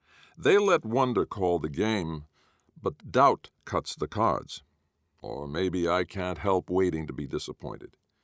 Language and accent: English; Boston, Massachusetts, United States; I've never seen joy turn to horror faster, and I'm from Boston.